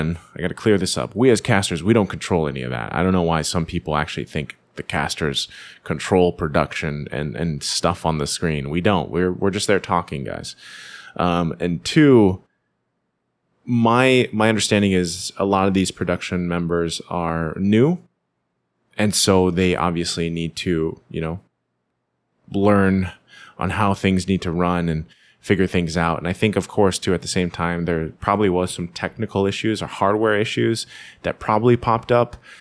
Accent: Philippines; But I am also hoping, as a Filipino and someone here in the Philippines, and we're hosting M5

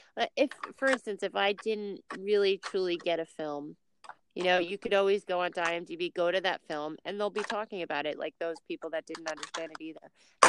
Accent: United States; I should know this. No, I shouldn't. I'm American.

